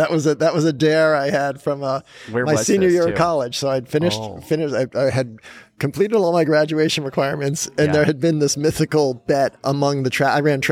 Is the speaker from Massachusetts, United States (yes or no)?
yes; Massachusetts, United States; I grew up outside of Boston and I never got to, and I always aspired to run Boston, but my marathon was in Alabama.